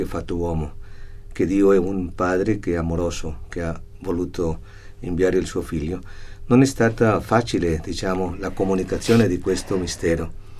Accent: Bogotá, Colombia; also born or lived in Rome; io vengo dalla Colombia, sono nato a Bogotà, ma sono stato qui a Roma parecchio tempo

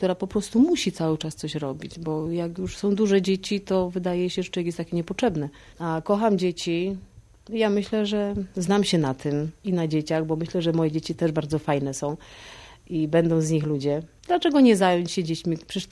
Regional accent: Gorzów Wielkopolski, Lubusz Voivodeship, Poland; My pochodzimy z Gorzowa Wielkopolskiego

